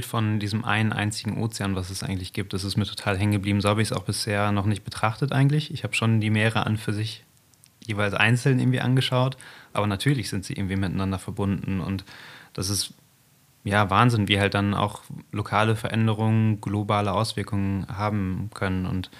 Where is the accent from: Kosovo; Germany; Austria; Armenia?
Germany; wir jetzt direkt am Meer wohnen und vorher auch, weiß nicht, wir kommen beide so aus dem Umland von Bremen, irgendwie haben da mal gewohnt.